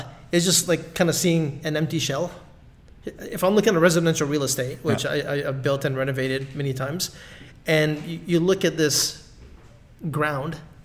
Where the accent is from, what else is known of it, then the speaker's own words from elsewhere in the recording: Vancouver, British Columbia, Canada; So I've born and raised in Vancouver. I saw buildings in, you know, Vancouver. It was very small, and now, you know, you got towers everywhere.